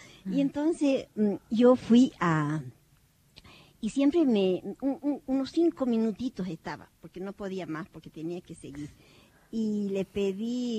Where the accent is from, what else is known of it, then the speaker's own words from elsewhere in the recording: Bolivia; yo soy de Bolivia.